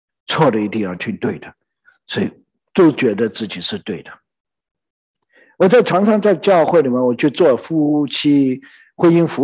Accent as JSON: {"language": "Chinese", "country": "China", "said": "尤其我们中国人，我们中国人的话呢都有一个大的标准呢要我们去，我们从小长大"}